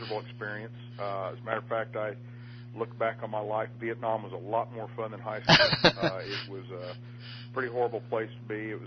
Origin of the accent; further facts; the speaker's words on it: Stillwater, Oklahoma, United States; born there; I was born in June 10th, 1949, in Stillwater, Oklahoma.